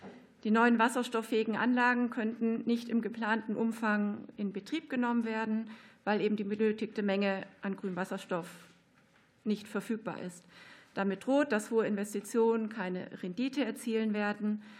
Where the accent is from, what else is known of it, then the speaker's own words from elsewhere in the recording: Lower Saxony, Germany; Ich bin ja auch aus Niedersachsen.